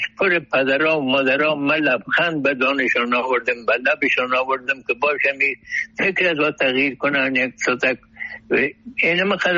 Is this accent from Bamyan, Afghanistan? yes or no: no; Kabul, Afghanistan; 22 ساله 44 هستم دیگه تا بالم در شهر خرابات در شهر کونی کابل ولایتم هست